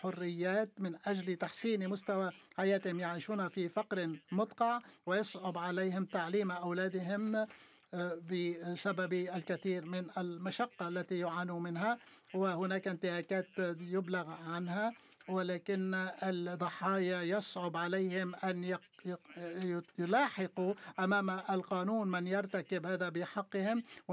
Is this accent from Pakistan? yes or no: yes; Pakistan; وأنا من باكستان، الهندوس أقلية في باكستان